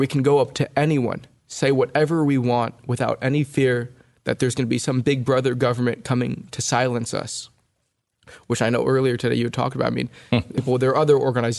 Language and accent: English; California, United States; Because what people don't understand is that my parents immigrated from India. My sister and I were born and raised in California.